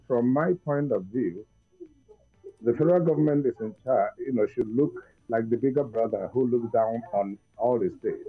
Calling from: England, United Kingdom; Sorry, I am calling from England.

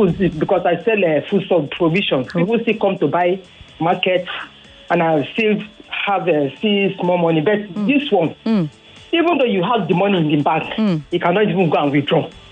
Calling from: Badagry, Lagos, Nigeria; I'm calling from Badagry.

